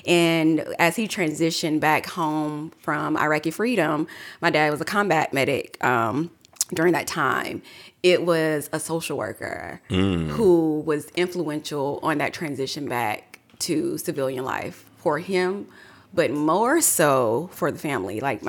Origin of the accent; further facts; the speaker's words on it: Darlington, South Carolina, United States; So I'm from a very small town. Like you said, I'm from Darlington, South Carolina. It's very rural. Quite literally, Doesville is where I'm from.